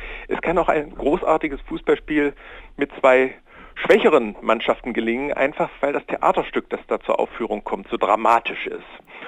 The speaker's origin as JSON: {"language": "German", "region": "East Germany", "country": "Germany", "said": "Ich komme aus der DDR"}